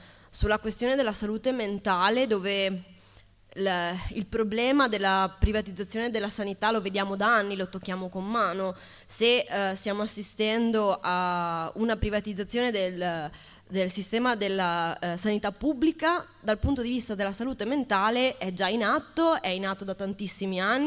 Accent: Treviso, Veneto, Italy; Io vengo dal Veneto, in particolare da Treviso

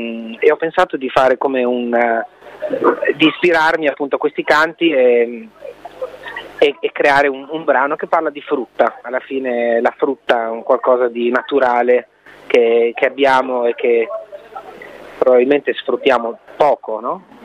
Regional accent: Emilia-Romagna, Italy; la Kukoma dalle mie parti, in provincia di Ravenna, è la caffettiera, si dice la Kukoma.

